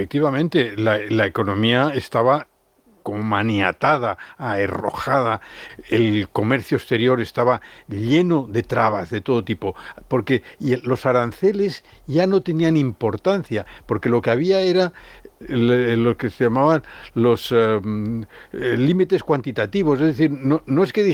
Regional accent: Madrid, Community of Madrid, Spain; also born or lived in Catalonia, Spain; Y por eso nos vinimos a vivir a Madrid y por eso yo soy más madrileño que catalán.

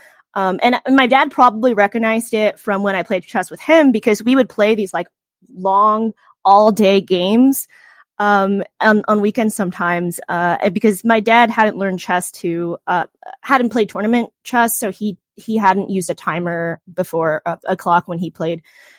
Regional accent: New York, United States; I'm from Long Island in New York, and I went to Long Island Chestnuts there

